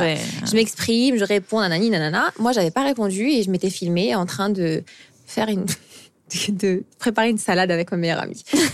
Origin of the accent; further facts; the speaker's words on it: France; also born or lived in Algeria; tout simplement parce que je suis née en Algérie. J'ai une éducation algérienne. Mes parents sont tous les deux français, non pas du tout. Ils sont tous les deux algériens, pardon. Mais toute ma vie, je l'ai passée en France.